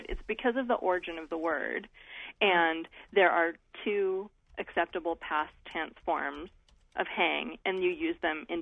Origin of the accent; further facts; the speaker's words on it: Reno, Nevada, United States; I wrote a song with … in my hometown, Reno.